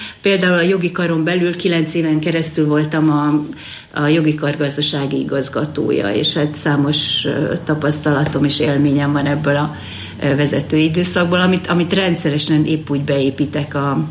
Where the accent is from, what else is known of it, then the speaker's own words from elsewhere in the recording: Sátoraljaújhely, Borsod-Abaúj-Zemplén, Hungary; born there; Ugye én Sátoraljóújhelyen születtem, két testvérem van, egy nővérem és egy bátyám